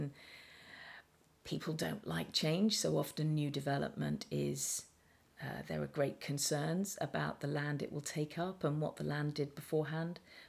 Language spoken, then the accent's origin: English; South West England, United Kingdom; now in South Downs, United Kingdom; I grew up in the Wiltshire Downs, and though so to be in the South Downs is a joy